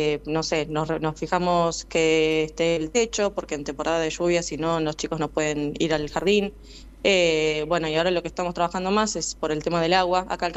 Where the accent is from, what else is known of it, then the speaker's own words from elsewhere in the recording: La Carlota, Córdoba, Argentina; soy de La Carlota, soy de pueblo, ahí no hay universidad.